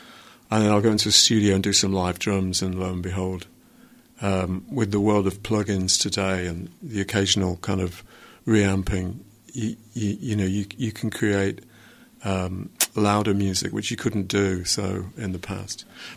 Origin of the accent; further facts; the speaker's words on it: Bromsgrove, West Midlands, United Kingdom; also born or lived in Manchester / Liverpool; I'm from a place called Bromsgrove, which is in Worcestershire. Mm-hmm. I lived for many years in Manchester and Liverpool. But now I'm back in Worcester, which is in the Midlands, right in the middle of the country.